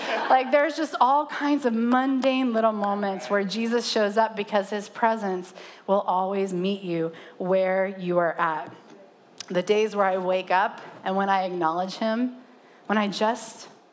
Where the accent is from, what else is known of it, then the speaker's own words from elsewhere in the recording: the South, United States; I feel like I have to say it in a southern accent. I'm from the Bible Belt.